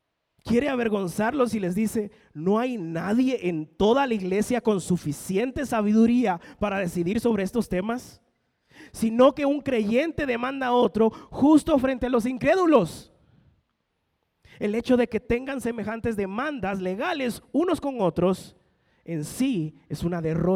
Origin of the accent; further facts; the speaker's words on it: Guatemala; siempre como buenos chapines tomamos los dos extremos